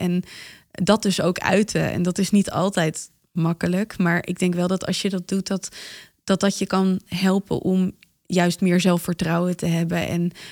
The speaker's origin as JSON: {"language": "Dutch", "town": "Amsterdam", "region": "North Holland", "country": "Netherlands", "said": "ik had het als Amsterdammer niet beter kunnen verwoorden."}